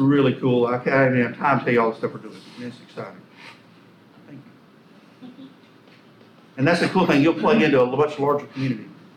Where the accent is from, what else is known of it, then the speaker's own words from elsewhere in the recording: Owens Cross Roads, Alabama, United States; I grew up in Owens Cross, Alabama. You can't get there from here. So let's just say Huntsville.